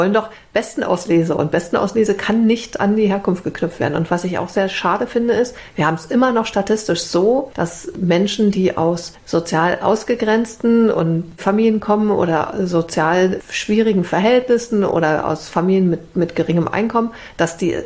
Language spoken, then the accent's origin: German; East Germany, Germany; Und so erlebte ich das übrigens als Ossi auch.